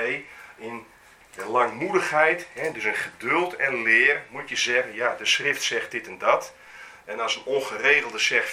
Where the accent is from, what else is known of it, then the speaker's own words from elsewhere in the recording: Netherlands; We zijn ook Nederlanders, dus we bemoeien ons niet met een andere man zaken.